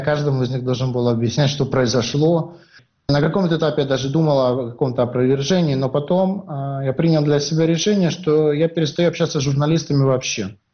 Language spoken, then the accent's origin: Russian; Russia; born there; first language Russian; русский язык — это мой родной язык, русская литература — это моя любимая литература. Хотя я говорю на других языках